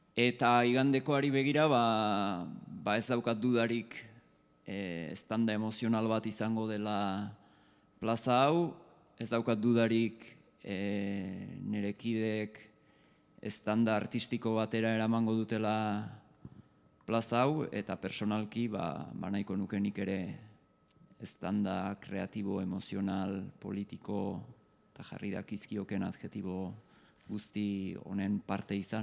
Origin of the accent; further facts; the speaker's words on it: Irun, Basque Country, Spain; also born or lived in Bayonne; Hasi nuen Irunen nire haurtzaroan hainbeste ordu pasanituen aiton amonen etxetik ikusten zen